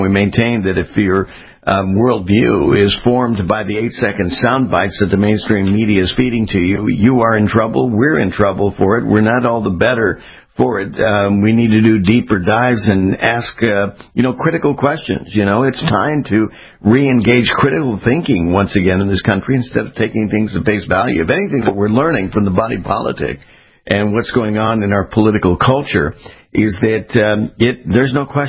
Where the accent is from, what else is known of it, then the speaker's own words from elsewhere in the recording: Florida, United States; especially down in Florida, my home state